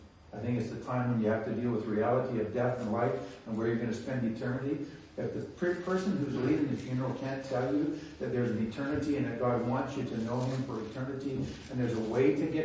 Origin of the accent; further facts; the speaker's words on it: Red Deer, Alberta, Canada; I grew up in Alberta on a small farm, just the kind of outskirts of Red Deer. That's where I grew up.